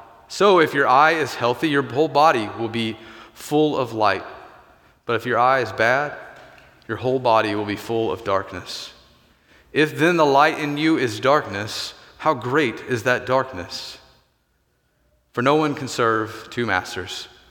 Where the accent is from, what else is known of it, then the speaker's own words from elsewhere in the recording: the South, United States; accent: drawl; So, I grew up in the South. Some of you might know that. Some of you might not. I feel like my drawl is going away.